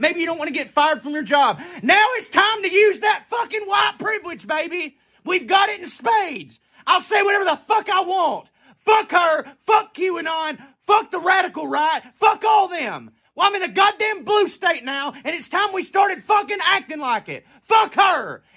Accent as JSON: {"language": "English", "region": "Georgia", "country": "United States", "said": "I'm from Marjorie Greene Taylor's district here in Walker County, Georgia."}